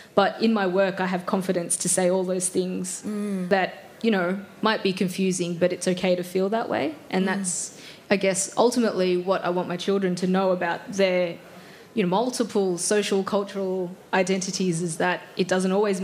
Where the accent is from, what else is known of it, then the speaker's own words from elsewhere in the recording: Australia; I'm Australian. I was born here. That's what it says on my passport, and that's it. But, you know, I look like this. … I can speak Tagalog